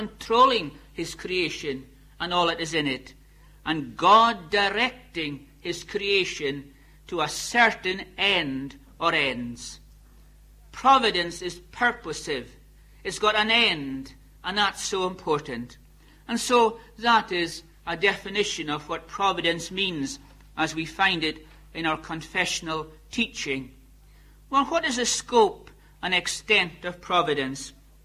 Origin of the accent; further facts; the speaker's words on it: Scotland, United Kingdom; Now, being a Scotsman, I'm inclined to go to the Westminster Shorter Catechism.